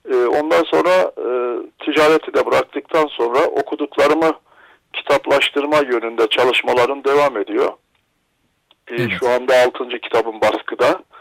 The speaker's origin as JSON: {"language": "Turkish", "region": "Malatya", "country": "Turkey", "said": "Ben Malatyalıyım."}